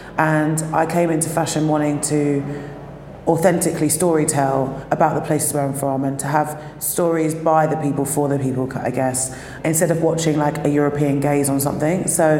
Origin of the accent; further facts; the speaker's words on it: London, United Kingdom; born there; So I was born in London, but my parents are Nigerian and Indian, and my stepdad's Jamaican. So I grew up around a real hybrid, a mix of culture, sound, food even.